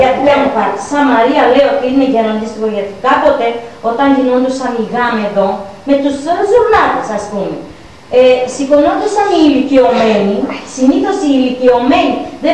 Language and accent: Greek; Irakleia, Greece; αν και είμαι από την Ηρακλία